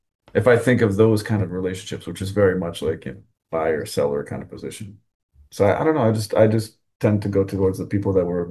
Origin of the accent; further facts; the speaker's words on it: Quebec, Canada; because I'm from the French part of Canada.